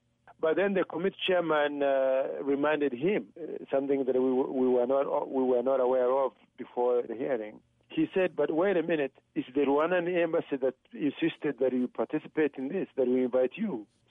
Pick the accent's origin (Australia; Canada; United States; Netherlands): Canada; I grew up here in Canada, so I'm a citizen of Canada.